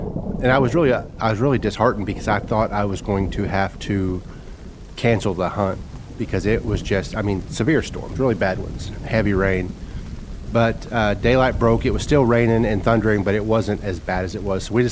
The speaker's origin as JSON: {"language": "English", "town": "Exeter", "region": "Missouri", "country": "United States", "said": "I'm from Exeter, Missouri, down in the very far southwest corner of the state. I'm 48"}